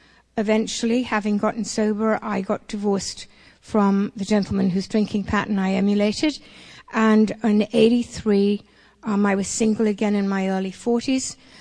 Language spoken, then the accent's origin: English; England, United Kingdom; So I'm going to start with where I came from. I grew up in England.